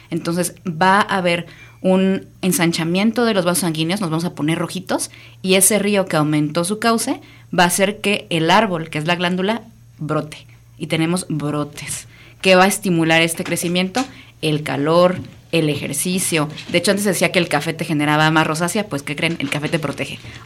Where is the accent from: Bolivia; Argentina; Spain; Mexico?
Mexico; no voy a comer picante porque al final somos mexicanos.